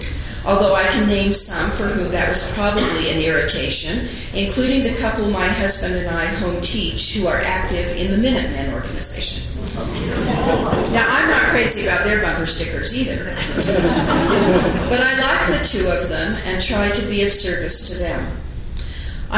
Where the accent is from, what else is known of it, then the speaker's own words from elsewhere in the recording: Salt Lake City, Utah, United States; in Salt Lake City, Utah in 1948. And raised the oldest of six children in a Mormon family